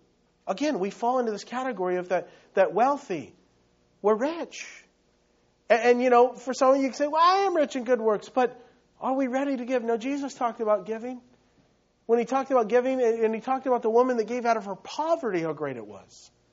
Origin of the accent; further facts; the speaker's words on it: United States; My heart is haughty. I'm an American.